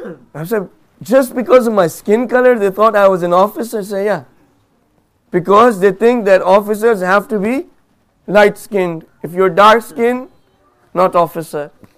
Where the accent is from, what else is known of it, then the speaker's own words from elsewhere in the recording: Pakistan; I went to Pakistan, where I'm from, right? Very hard for you to tell I'm from Pakistan.